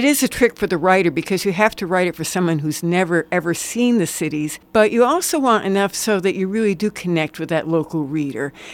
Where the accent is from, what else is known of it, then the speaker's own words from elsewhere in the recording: New England, United States; now in Minnesota, United States; because I'm from New England, and I knew that work quite well.